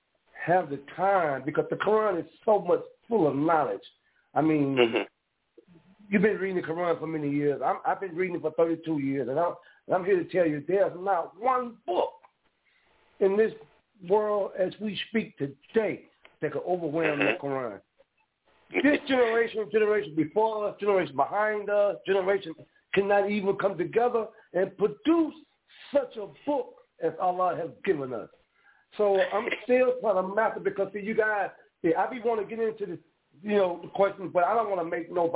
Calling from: Jackson, Mississippi, United States; from Jackson, Mississippi.

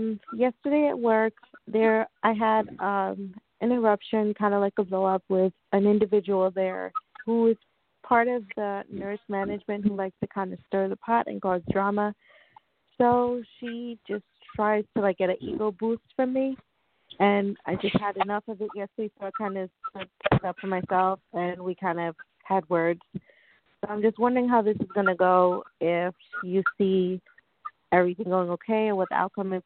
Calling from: New York, United States; I'm calling from New York.

